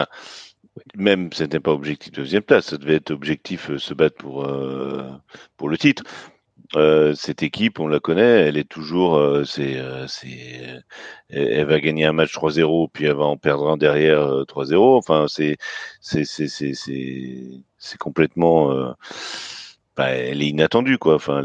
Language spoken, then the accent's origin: French; Rennes, Brittany, France; je dirais juste en tant que Rennais, ça me plairait pas